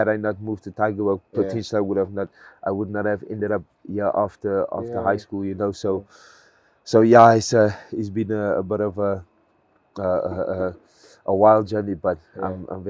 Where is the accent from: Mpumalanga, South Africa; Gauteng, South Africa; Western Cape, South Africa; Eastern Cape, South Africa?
Western Cape, South Africa; Cape Town; I have really, really good memories, really fun memories of growing up in Cape Town